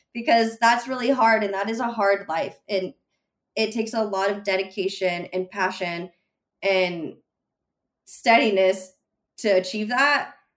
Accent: Atlanta, Georgia, United States; now in California, United States; Because I grew up in Atlanta. I grew up on the East Coast.

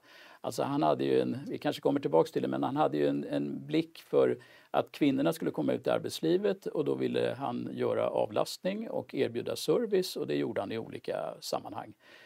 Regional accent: Stockholm, Stockholm County, Sweden; born there; Jag är född på Kungsholmen i Mariebergs kollektivhus som det hette. Mina föräldrar var akademiker bägge två och det var ett hus som var anpassat just för unga akademiker.

